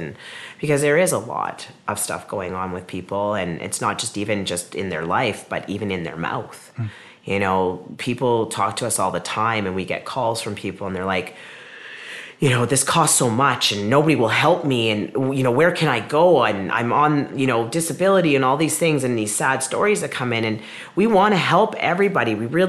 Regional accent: Spruce Grove, Alberta, Canada; Like I'm from Spruce Grove, Alberta, and again, another small town, and it grew so big.

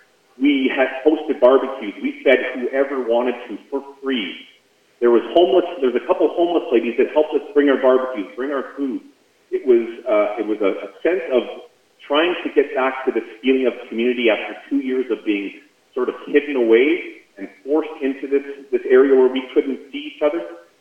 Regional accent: Summerland, British Columbia, Canada; born there; also born or lived in Ashcroft / Alberta; now in Salmon Arm, Canada; I was born in Summerland. I lived in Ashcroft. We moved to Alberta with the family. And when we got married, we had visited here so many years in a row that we decided to finally move here. And we've been here for 2.5 years.

